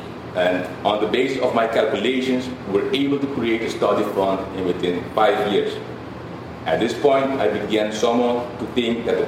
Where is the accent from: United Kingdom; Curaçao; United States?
Curaçao; We come from Curacao.